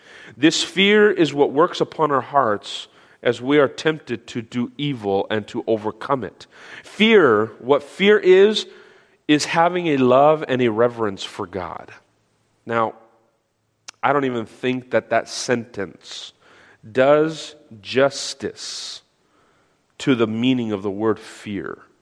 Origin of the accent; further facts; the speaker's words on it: New Mexico, United States; I'm originally from New Mexico. I was born and raised there, and so we have family still out in New Mexico.